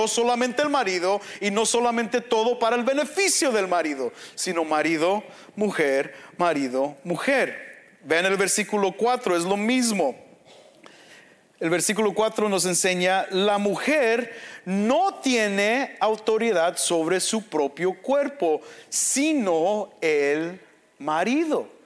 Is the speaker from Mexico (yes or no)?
yes; Michoacán, Mexico; Para que no se enojen, yo soy Michoacán, los de Michoacán, ahí está, ya.